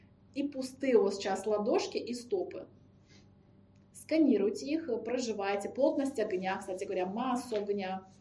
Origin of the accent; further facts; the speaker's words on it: Russia; Да я согласна, я же сама из России, я только за, что это так.